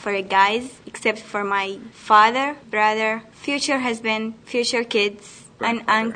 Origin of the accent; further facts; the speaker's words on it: Yemen; now in United States; I'm from Yemen. I go to Thunder Mountain High School here, and I'm 18.